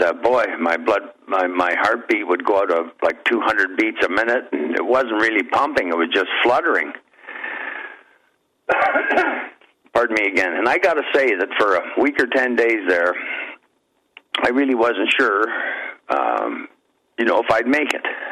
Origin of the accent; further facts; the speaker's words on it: Canada; I'm from Canada here, but I sure don't like the cold anymore.